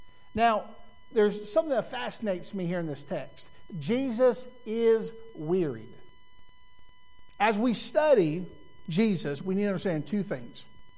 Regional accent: Little Rock, Arkansas, United States; Are there times, and I'm from Little Rock. If I'm driving around Little Rock, there are certain neighborhoods

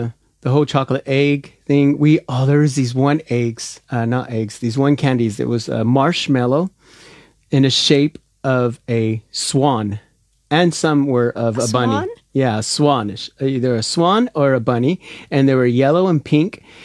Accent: United States; I was looking at where a lot of these, because I'm American, and like you said to me that we're such a new country that most of our traditions came from somewhere else.

